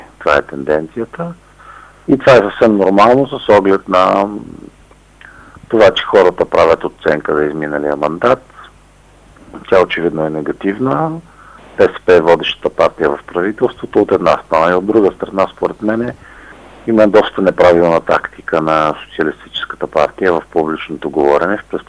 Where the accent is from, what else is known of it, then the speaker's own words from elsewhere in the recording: Plovdiv, Plovdiv Province, Bulgaria; Мен ако ме питате и като пловдивчанин, и като човек, който занимава с политика